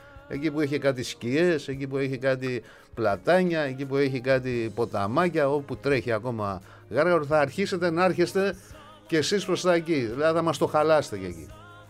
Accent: Western Greece, Greece; Γιατί για μένα που είμαι από Δυτική Ελλάδα, διακοπές νοούνταν μόνο στο Αιγαίο.

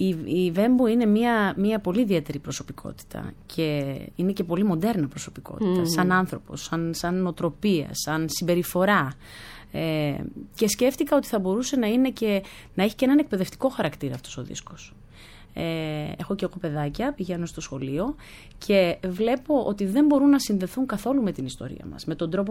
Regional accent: Germany; Greek is a second language; Εγώ γεννήθηκα στη Γερμανία και μεγάλωσα εκεί. Ξέρετε πολύ καλά ότι εμείς οι Έλληνες του εξωτερικού

